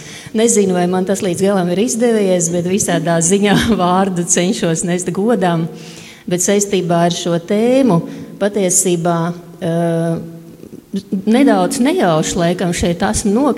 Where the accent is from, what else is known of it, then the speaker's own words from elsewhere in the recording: Rēzekne, Latgale, Latvia; es nāku no Rēzeknes.